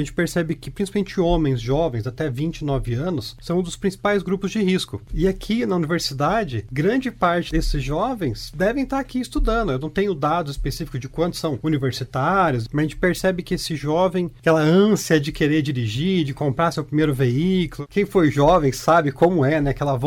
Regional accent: Foz do Iguaçu, Paraná, Brazil; now in Londrina, Brazil; não sou de Londrina, sou de Foz do Iguaçu, mas já resido aqui há tantos anos que sou mais londrinense que qualquer outra coisa, né?

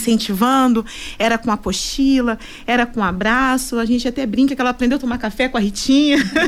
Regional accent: Londrina, Paraná, Brazil; Como londrinense

